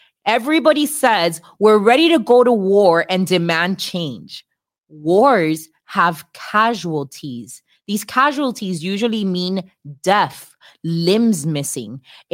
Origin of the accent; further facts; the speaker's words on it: United States; as an American, what happened in November was unprecedented, and I was concerned for the sake of my country.